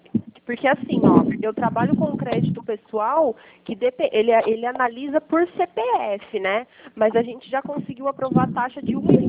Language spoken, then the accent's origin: Portuguese; Pirassununga, São Paulo, Brazil; Eu sou da região de Pirassununga